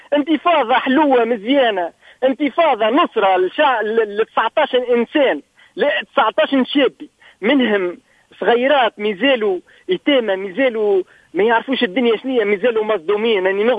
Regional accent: Tunisia; now in Italy; اني تونسي مقيم بالخارج مقيم بايطاليا

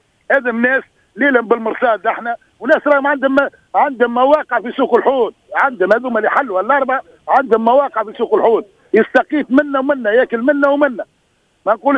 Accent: Tunisia; واحنا رانا ولاد تونس

